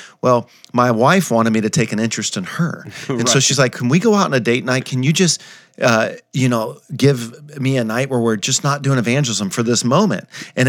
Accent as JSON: {"language": "English", "region": "California", "country": "United States", "tie": "born or raised there", "lives_now": "Conway, United States", "said": "being a Californian, you know, here I am, a native Californian, I'm in Conway, Arkansas."}